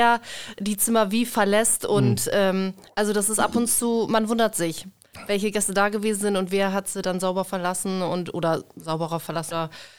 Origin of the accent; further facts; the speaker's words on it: Cloppenburg, Lower Saxony, Germany; now in Damme, Germany; Aus Kloppenburg.